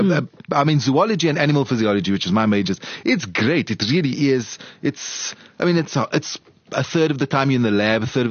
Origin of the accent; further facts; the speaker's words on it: Crossy Park, Western Cape, South Africa; I grew up in Crossy Park, like 40 minutes away is this town.